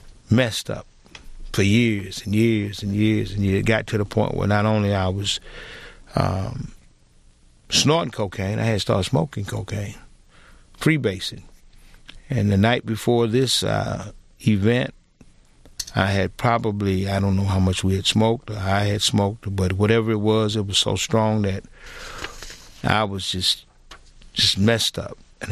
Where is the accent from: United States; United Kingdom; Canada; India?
United States; Atlanta, Georgia; Okay, I was born in Atlanta, Georgia, in the inner city of Atlanta, Georgia.